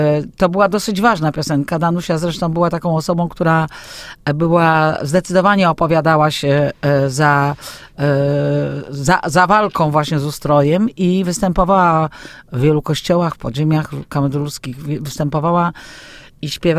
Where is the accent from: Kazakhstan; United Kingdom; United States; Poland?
Poland; Puławy, Lublin Voivodeship; mieliśmy wracać do Puław, skąd pochodzę, bo tam akurat miałam swoje mieszkanie.